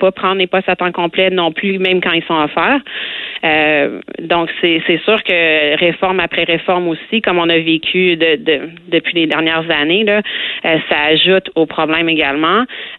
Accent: Quebec, Canada; je suis infirmière, je suis québécoise, j'habite encore au Québec.

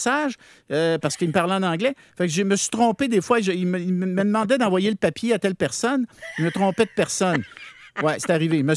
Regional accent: Quebec, Canada; Je viens de l'Île-du-Port, moi, là.

